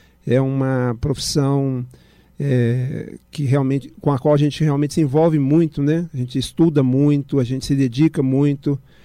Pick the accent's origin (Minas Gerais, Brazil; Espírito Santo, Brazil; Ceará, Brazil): Minas Gerais, Brazil; Belo Horizonte; also born or lived in Ouro Preto; Eu sou de Belo Horizonte, né? Nascido e criado, e tirando esse período que eu morei em Ouro Preto, porque eu trabalhava lá, uns 6 anos, eu sempre morei aqui, né? Sou filho de professora.